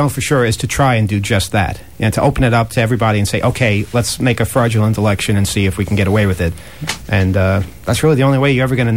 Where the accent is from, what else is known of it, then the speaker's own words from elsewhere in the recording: Kuwait; I'm from Kuwait.